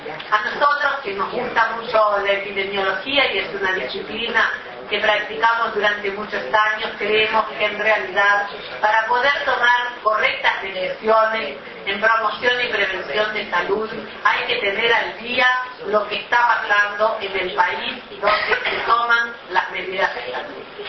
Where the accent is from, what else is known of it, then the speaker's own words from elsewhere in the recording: Uruguay; nos enorgullece como uruguayo